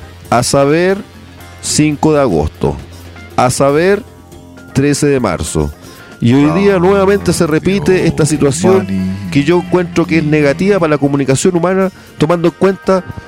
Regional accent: Rengo, O'Higgins, Chile; Yo soy de allá de Rengo, entonces no hay auto.

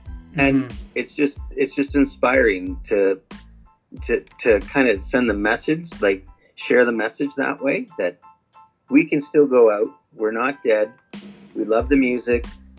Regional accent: Canada; Being Canadian, we love our NHL hockey

